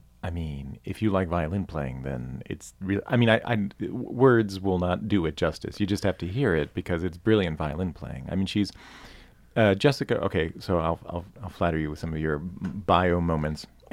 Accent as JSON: {"language": "English", "town": "Philadelphia", "region": "Pennsylvania", "country": "United States", "tie": "born or raised there", "said": "And I grew up in Philadelphia, and I was like, no, that's the Midwest."}